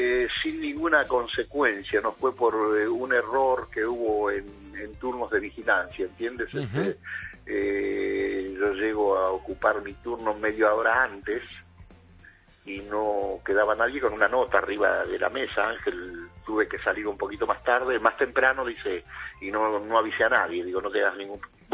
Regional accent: Rosario, Santa Fe, Argentina; De tierra de crack, rosarino, de Rosario, de Santa Fe.

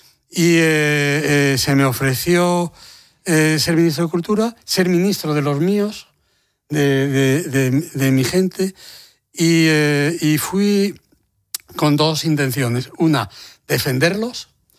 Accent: A Coruña, Galicia, Spain; Hay que pensar que yo soy de La Coruña, que he vivido en La Coruña. Mi familia en La Coruña lleva más de 250 años instalada.

